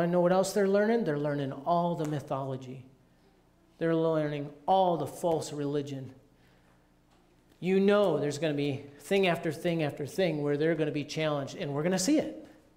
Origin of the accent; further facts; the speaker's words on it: Boulder, Colorado, United States; okay, you and I here are, we're from Boulder, so we think, oh man, they're going to look way better.